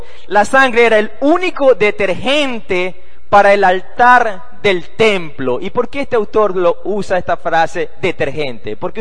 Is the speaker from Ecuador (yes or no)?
yes; Ecuador; Y yo la verdad que me siento bien siendo ecuatoriano.